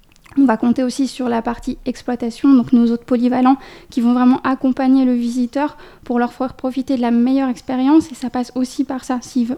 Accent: Belgium; je venais de loin puisque je suis belge. Je suis venue de Belgique

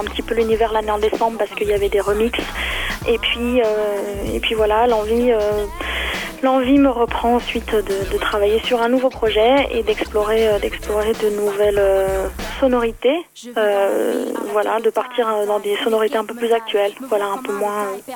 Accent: Brest, Brittany, France; moved away as an adult; also born or lived in Barcelona; now in Paris, France; Je suis née dans la région brestoise, mais j'ai quitté Brest quand j'avais 20 ans. Je suis partie vivre pendant 6 ans à Barcelone et ça fait 5 ans que je suis installée sur Paris.

